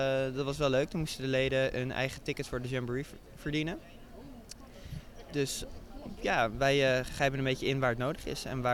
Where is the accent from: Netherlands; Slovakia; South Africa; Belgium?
Netherlands; Utrecht; Wij kwamen allemaal uit de regio Utrechtse Heuvelrug en zo. En ik kom dan uit Opkoude, dus net weer andere kant van Utrecht, maar ongeveer Utrecht allemaal.